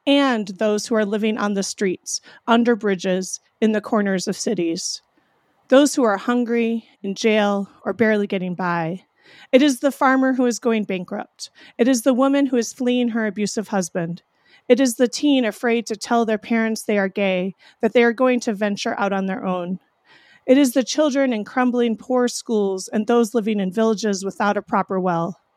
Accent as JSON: {"language": "English", "region": "Iowa", "country": "United States", "tie": "born or raised there", "said": "I found out that my parents decided to sell the farm that I grew up on in Iowa."}